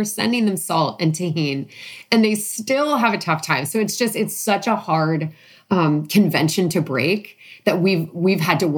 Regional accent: San Francisco, California, United States; When I was growing up in San Francisco running around

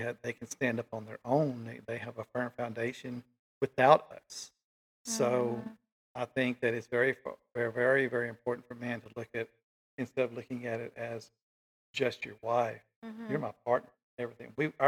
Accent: Vicksburg, Mississippi, United States; born there; Now, I was born in Vicksburg, Mississippi, the very, very heart of the Civil War.

